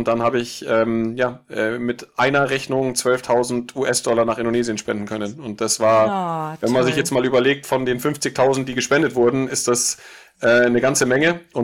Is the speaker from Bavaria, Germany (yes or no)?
yes; Munich, Bavaria, Germany; ich meine, ich komme aus München